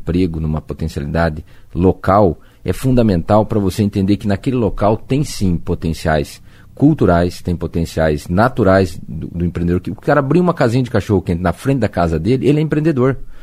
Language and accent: Portuguese; Cascavel, Paraná, Brazil; born there; Quem vive em Cascavel, nasci em Cascavel